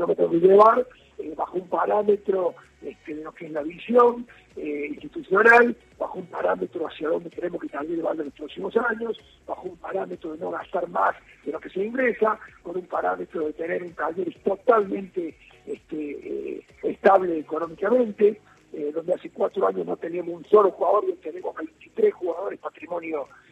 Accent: Córdoba, Argentina; yo amo Córdoba, soy cordobés, nací en Córdoba, y después de 28 años regresé a Córdoba

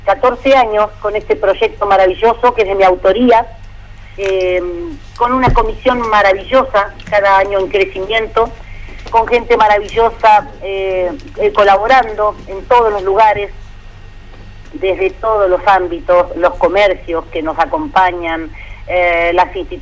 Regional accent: Victoria, Entre Ríos, Argentina; also born or lived in Federal; Yo me crié en Victoria. Soy nacida en Federal y a los 6 años me fui a vivir a Victoria, así que parte de mi vida la pasé en esa ciudad maravillosa de las 7 colinas.

